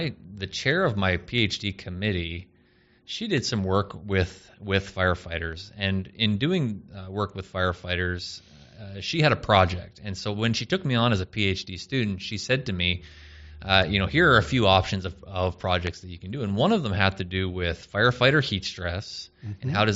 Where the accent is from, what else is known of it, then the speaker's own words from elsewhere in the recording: Medicine Hat, Alberta, Canada; also born or lived in Calgary / Quebec; now in United States; I lived in Quebec for a little bit, and then but most of my life I was in Alberta. Mm-hmm. I was born in Medicine Hat, Alberta. And then I moved to Calgary for a while.